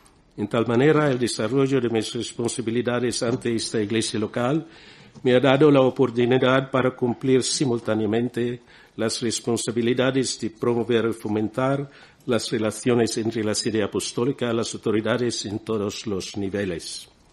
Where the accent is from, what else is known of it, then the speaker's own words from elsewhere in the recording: Philippines; visitando muchos lugares que fueron las fuentes de la evangelización de mi tierra, como conventos, santuarios, monasterios, de Covadonga a Granada